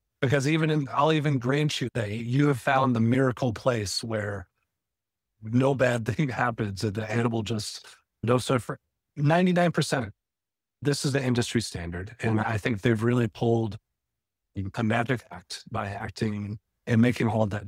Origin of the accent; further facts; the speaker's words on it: Texas, United States; And even growing up in Texas, to what Scott said at the start, I had family members who worked on factory farms. I grew up eating hogs and riding horses and shooting guns and all this kind of stuff.